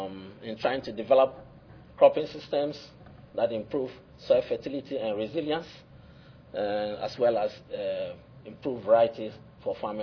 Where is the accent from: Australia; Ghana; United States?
Ghana; I am from Ghana and located in the northwestern corner of the country. It's a place with one rainy season, mainly from April to October.